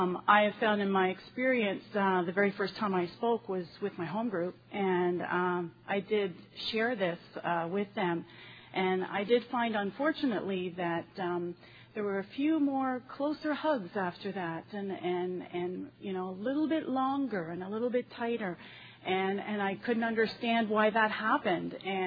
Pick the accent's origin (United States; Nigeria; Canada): Canada; Toronto, Ontario; I'm an alcoholic from Toronto.